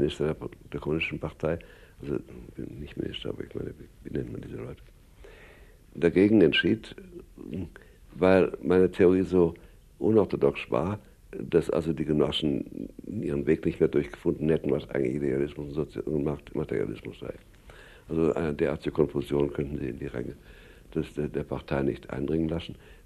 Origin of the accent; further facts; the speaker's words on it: England, United Kingdom; Als Ausländer hätte ich das nicht gekonnt. Ich bin Engländer, ja.